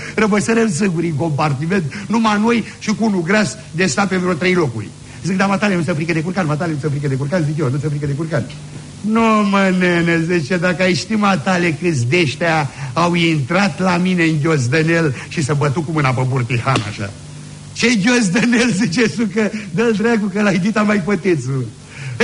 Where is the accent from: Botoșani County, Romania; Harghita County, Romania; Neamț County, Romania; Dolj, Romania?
Dolj, Romania; Băilești; Bă, zic, eu nu sunt de aici. De ce, de unde ești? Bă, zic, la Băilești.